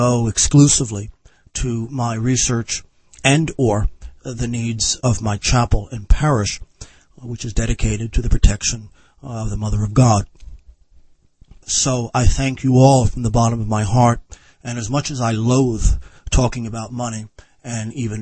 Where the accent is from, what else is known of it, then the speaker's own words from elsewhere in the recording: New Jersey, United States; as an Irishman from New Jersey, how did I get into this Russo-Ukrainian Orthodox vision?